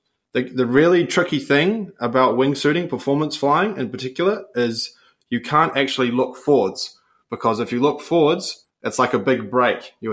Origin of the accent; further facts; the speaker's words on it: New Zealand; I would preface that by saying I'm a Kiwi.